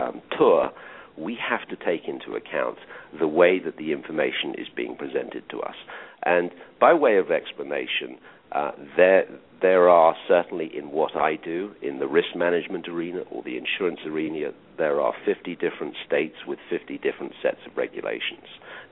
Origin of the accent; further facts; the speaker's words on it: England, United Kingdom; I used to think, being an Englishman, that coming over the Atlantic was probably the furthest and nastiest journey I could encounter